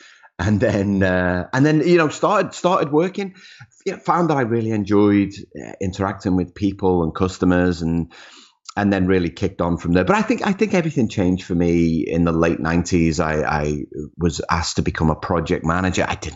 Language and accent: English; Liverpool, North West England, United Kingdom; now in Australia; I'm originally from Liverpool in the UK, home of the …, of course.